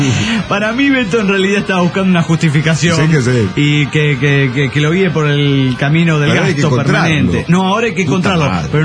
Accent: Salta, Argentina; Hola, ¿cómo están? Soy la salteña

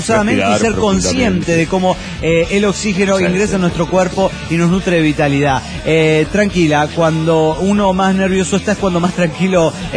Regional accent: Coatzacoalcos, Veracruz, Mexico; de Cotzacoacos.

